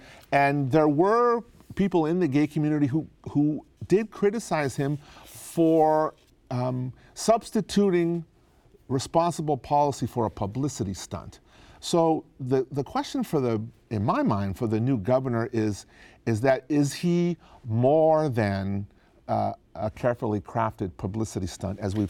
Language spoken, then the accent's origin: English; California, United States; now in Sacramento, United States; I had the Bay Area bias because I grew up in the Bay Area about Sacramento.